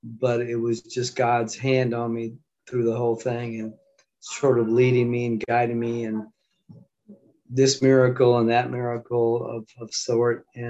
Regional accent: Lafayette, Louisiana, United States; So he came to my hometown and my dad entered me in. My uncle actually entered me in, told my dad about it. And I entered the show in his talent contest and won that particular one in Lafayette, Louisiana.

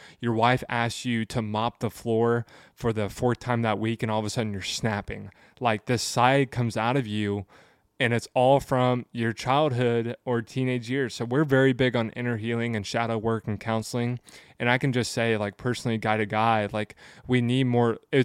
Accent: the South, United States; I grew up in the South.

